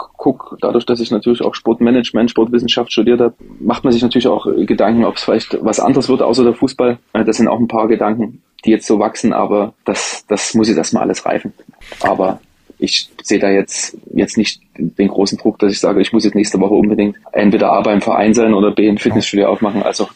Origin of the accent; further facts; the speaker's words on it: Dresden, Saxony, Germany; born there; als gebürtiger Dresdner